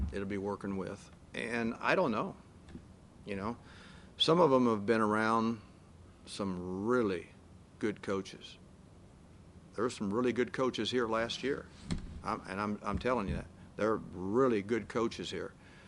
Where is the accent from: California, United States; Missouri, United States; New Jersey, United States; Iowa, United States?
Missouri, United States; back in that little bitty country hometown that I grew up in Missouri.